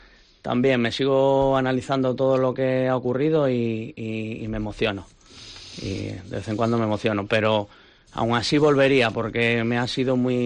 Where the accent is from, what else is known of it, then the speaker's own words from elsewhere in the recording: Santander, Cantabria, Spain; ¿de dónde venís? Y cuando le decías de Santander, Cantabria, la verdad es que desde allí, desde tan lejos, se sorprendían y sí.